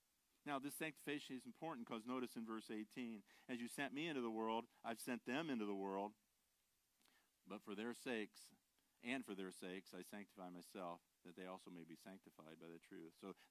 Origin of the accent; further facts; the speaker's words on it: Ohio, United States; I grew up in Amish territory in northern Ohio, Mennonite